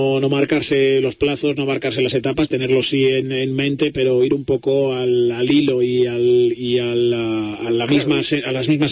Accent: Carrión de los Condes, Castile and León, Spain; te encuentras con Fromista o con Carrión de los Condes, que es mi tierra

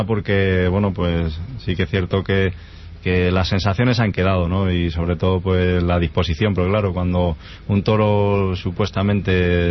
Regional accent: Móstoles, Community of Madrid, Spain; Bueno, sí, nací en Madrid, criado en Móstoles y...

